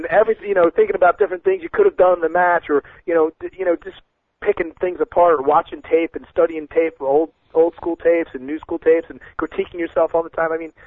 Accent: New Jersey, United States; I'm from South Jersey, and I was lucky enough to basically grow up near the Spectrum, the Philadelphia Spectrum.

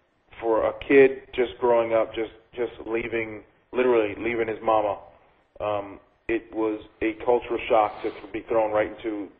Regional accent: Burlington, New Jersey, United States; also born or lived in Chicago; But I grew up in a small little city called Burlington, New Jersey.

